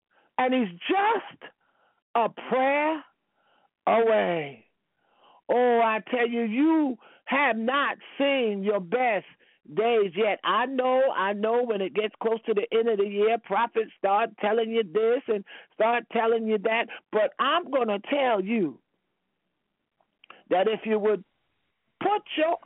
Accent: New York, United States; I have elderly people in the town where I grew up in New York.

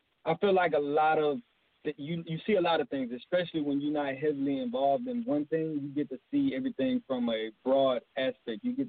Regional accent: Houston, Texas, United States; Well, I'm from Houston, Texas, Southside, Southport, Jurassic Park, as we call it. So a lot of the music is really a soundtrack to where I'm from

